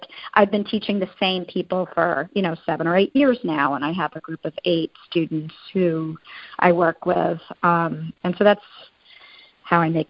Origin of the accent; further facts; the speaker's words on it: Stockholm, Stockholm County, Sweden; So I was born in Stockholm, and we lived in Stockholm, but my family has a summer house